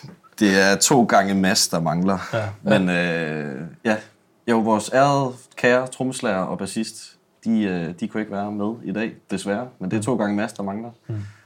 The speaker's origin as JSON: {"language": "Danish", "town": "Silkeborg", "region": "Central Denmark Region", "country": "Denmark", "said": "nu starter du også med at sige, at vi er jo Silkeborg-drenge"}